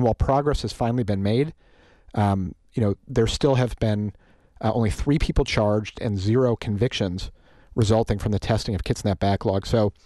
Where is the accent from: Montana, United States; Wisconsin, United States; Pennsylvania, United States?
Wisconsin, United States; Oshkosh; also born or lived in Fond du Lac; I grew up in Oshkosh and Fond du Lac, and I grew up in a family that was deeply involved in public service.